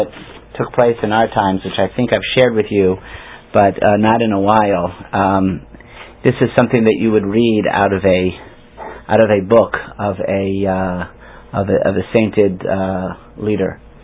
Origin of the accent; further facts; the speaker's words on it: Silver Spring, Maryland, United States; I'm from Silver Spring. That's where we were visiting at the time.